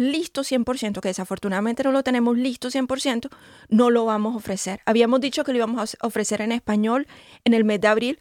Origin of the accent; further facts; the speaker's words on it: Colombia; Yo soy de Colombia, yo lo hice, yo pues mostré mi certificación de Colombia.